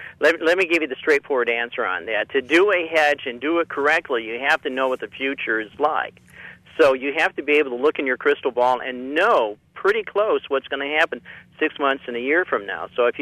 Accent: Michigan, United States; In my home state of Michigan, which isn't too far from you all, our country roads out there are awful.

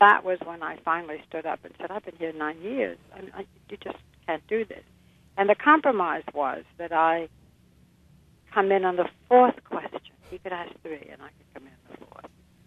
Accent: Boston, Massachusetts, United States; I'm from Boston.

